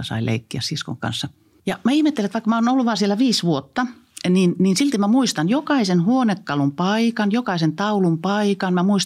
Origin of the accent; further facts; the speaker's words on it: Kitee, North Karelia, Finland; born there; Mä synnyin Kiteellä vuonna 1956. Me asuttiin Kiteen pappilassa. Isä oli siellä kirkkoherrana. Mä saan asua siellä vaan 5 vuotta